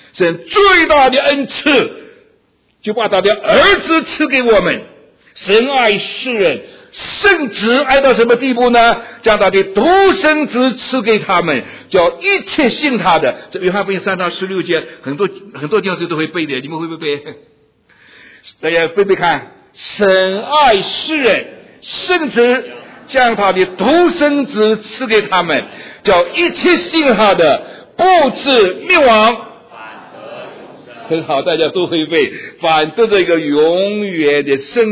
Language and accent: Chinese; China; now in United States; 我们在美国，我们是中国人，少数民族